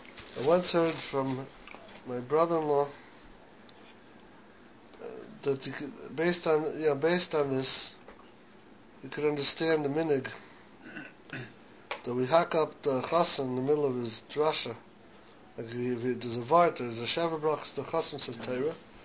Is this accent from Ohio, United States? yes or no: no; Chicago, Illinois, United States; I had a rufruf in Chicago because I'm from Chicago.